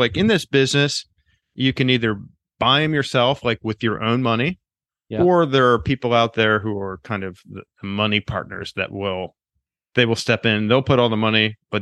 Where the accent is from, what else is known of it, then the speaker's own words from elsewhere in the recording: Pennsylvania, United States; But you know, I grew up in Pennsylvania, so we didn't have a lot of waves there.